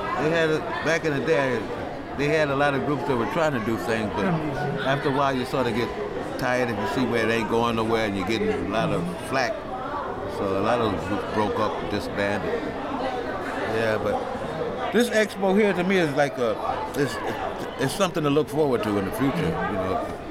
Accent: Albany, New York, United States; also born or lived in Jacksonville, Florida; I was born in Jacksonville, Florida. So we came. I've been here in Albany since I was maybe 10 years old, and lived uptown, downtown.

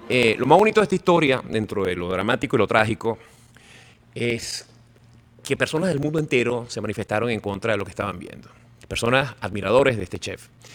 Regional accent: Venezuela; como venezolano, lo que recojo positivamente de esta imagen

